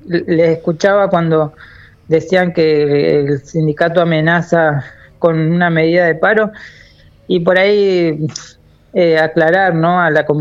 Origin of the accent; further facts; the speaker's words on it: Cinco Saltos, Río Negro, Argentina; secretario adjunto. Yo soy de Cinco Saltos, así que bueno, cerquita ahí de Cipolletti.